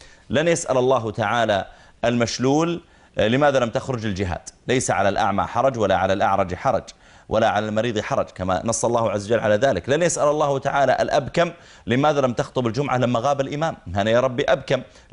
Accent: Saudi Arabia; وزارة العمل عندنا في السعودية

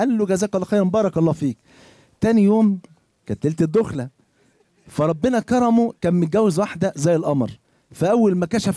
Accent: Egypt; قلت زمان للشباب، عندنا في مصر

